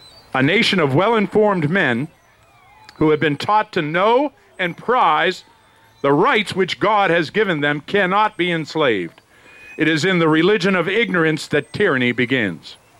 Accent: United States; I am proud to say that I am an American.

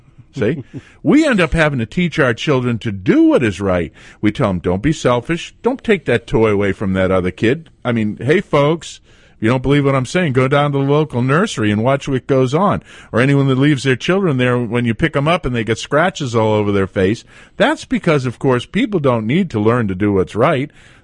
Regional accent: Lexington, Massachusetts, United States; also born or lived in New Hampshire; Growing up, and I was born in Lexington, Massachusetts.

